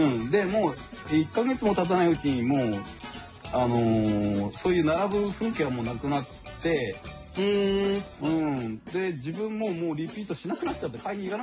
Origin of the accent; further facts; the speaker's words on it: Fukushima, Japan; まあうち地元福島でもやっぱ美味しいパン屋さんって何か所かあるんですよね